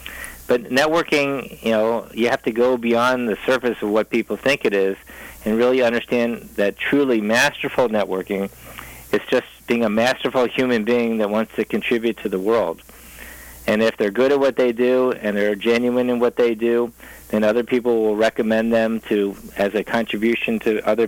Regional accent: East Coast, United States; I'm originally from the East Coast, but now I'm in Michigan.

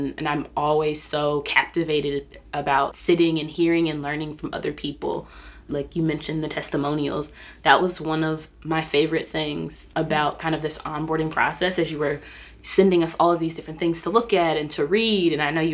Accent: Kentucky, United States; As a person who was born and raised in the South, shout out to Kentucky

